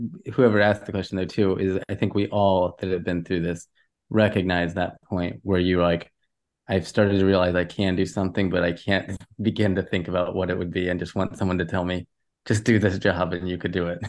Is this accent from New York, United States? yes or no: yes; New York, United States; I'm from New York.